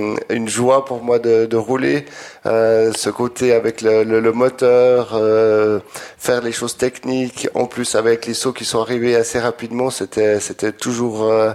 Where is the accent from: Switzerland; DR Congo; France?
Switzerland; je suis un bon Suisse, j'aime pas trop parler d'argent.